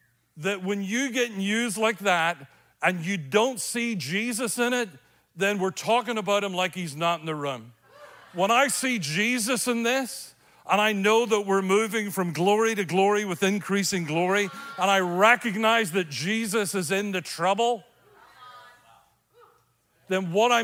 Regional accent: Northern Ireland, United Kingdom; So we're from Northern Ireland.

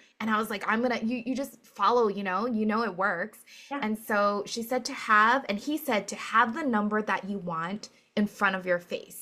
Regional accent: Hawaii, United States; okay, so I'm from Hawaii, and like it's island.

